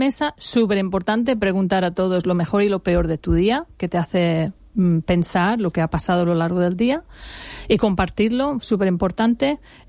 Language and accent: Spanish; England, United Kingdom; Spanish is a second language; now in Spain; te hablo de Gran Bretaña e Inglaterra, porque yo soy de Inglaterra.